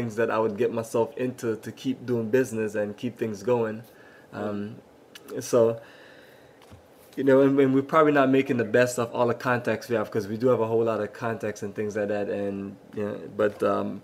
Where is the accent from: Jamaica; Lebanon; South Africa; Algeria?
Jamaica; I was born in Jamaica, and it reminds me of my home in Jamaica